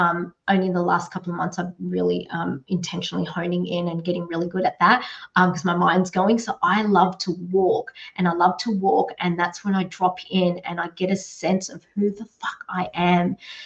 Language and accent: English; Australia; and my mother is Chinese Timorese. So we've got the Chinese plus the Indigenous Timorese. And I was born in Australia, and I grew up with two different, like, there's four different cultures mixed.